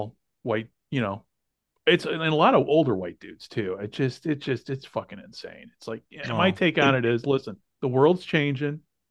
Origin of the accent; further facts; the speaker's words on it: United States; now in Japan; I'm an American. Got to watch Super Bowl.